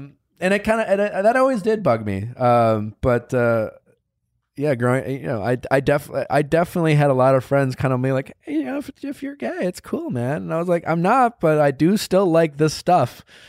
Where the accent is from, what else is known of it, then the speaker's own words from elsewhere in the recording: Milwaukee, Wisconsin, United States; I've always felt different growing up in Milwaukee.